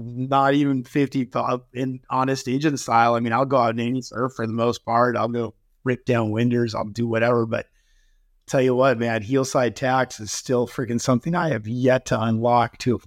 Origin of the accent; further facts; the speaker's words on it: San Clemente, California, United States; a couple of my friends from San Clemente, like where I grew up in California